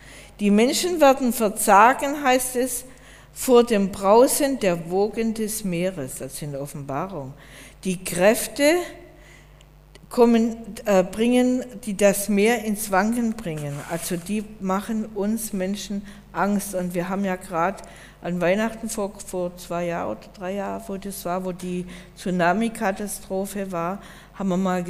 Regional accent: Southern Germany, Germany; ich bin mehr eine Landratte, ja, ich komme aus Süddeutschland, ich liebe mehr die Berge und fühle mich da geschützt

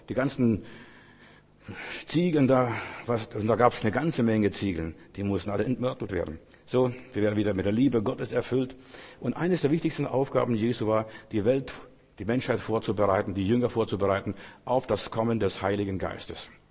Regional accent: Klaipėda County, Lithuania; bei uns nach dem Krieg, wo ich groß geworden bin in Memeland, da gab es so viel Trümmer

